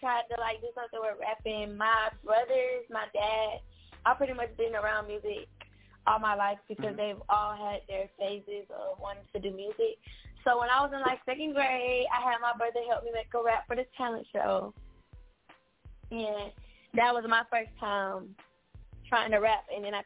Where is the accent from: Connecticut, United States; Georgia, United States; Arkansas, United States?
Georgia, United States; Atlanta; You know, it's your girl … I'm from Atlanta, Georgia, on the east side.